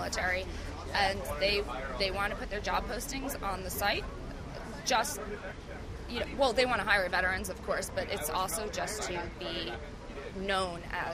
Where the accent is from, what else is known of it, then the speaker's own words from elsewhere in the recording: New York, United States; we're all from New York, so we're all going to sync up